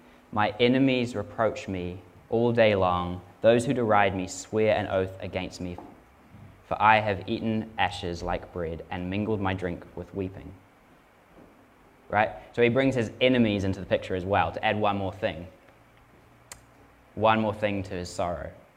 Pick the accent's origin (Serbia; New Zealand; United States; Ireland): New Zealand; I kind of read that and it's like, as a Kiwi bloke, I think he's going a bit over the top